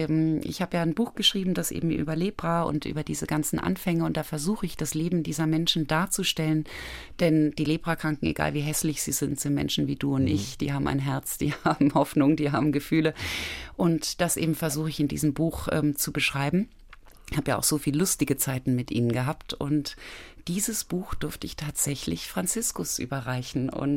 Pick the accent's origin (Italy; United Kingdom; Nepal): Nepal; Kathmandu, Bagmati; Da reicht schon, wenn ich sage, ich komme aus Kathmandu. Das ist für die schon Großstadt genug.